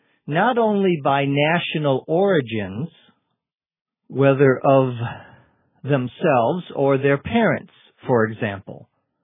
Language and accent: English; Minnesota, United States; So I might also say I'm from Minnesota. That's my place of origin.